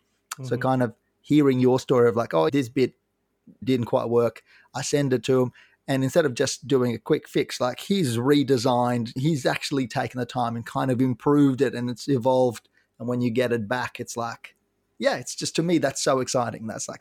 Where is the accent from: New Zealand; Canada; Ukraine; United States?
Ukraine; now in Melbourne, Australia; I mean, my background, I'm from Ukraine originally.